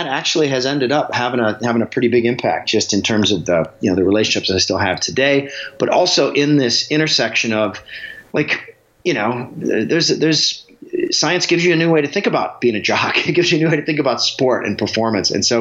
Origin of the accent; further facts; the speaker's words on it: Alaska, United States; I played racquetball at everything has the asterisks growing up in Alaska.